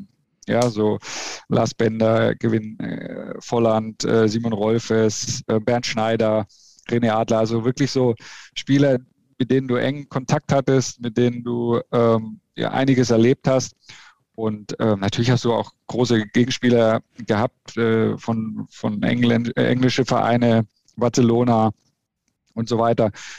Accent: Bamberg, Bavaria, Germany; also born or lived in Lichtenfels; Ja, ich bin in Bamberg aufgewachsen von Anfang an. Das Krankenhaus wurde damals nur umgebaut und deswegen bin ich dann in Lichtenfels oder nach Lichtenfels ausgewichen und da wurde ich dann geboren.

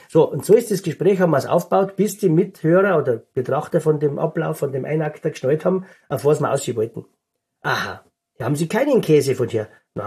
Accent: Tyrol, Austria; moved away as an adult; now in Germany; Ich bin ja aus Tirol umgesiedelt vor 46 Jahren. Da war ich 18.

